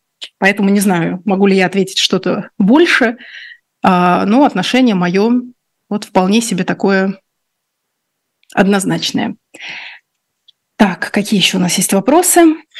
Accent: Russia; born there; я человек, который родилась в России, я не очень погружена в глубины, да, этого конфликта

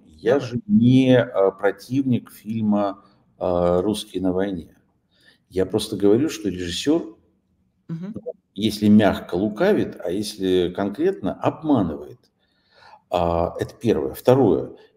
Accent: Lviv, Lviv Oblast, Ukraine; ни оповещения о том, кого будут сегодня хоронить в моем родном городе Львове.

